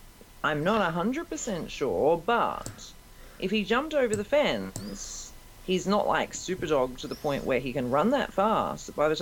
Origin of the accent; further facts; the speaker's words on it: Australia; I'm an Aussie.